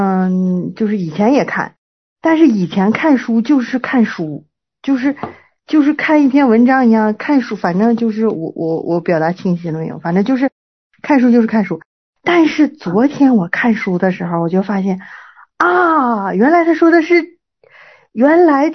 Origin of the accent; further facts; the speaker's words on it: Jilin, China; 我是吉林的，我是吉林的。